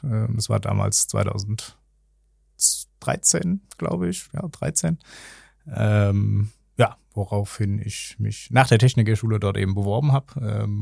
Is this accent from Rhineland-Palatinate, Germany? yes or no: yes; Dörscheid, Rhineland-Palatinate, Germany; born there; Ich bin gebürtig aus Dörscheid, eben direkt unmittelbar an der Lorelei. Wir blicken von Dörscheid bis zur Lorelei rüber.